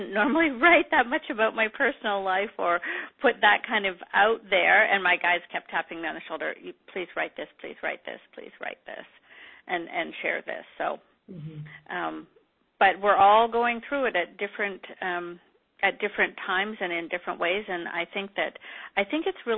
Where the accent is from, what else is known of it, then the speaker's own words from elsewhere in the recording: Canada; And again, I love that we're both Canadian as well.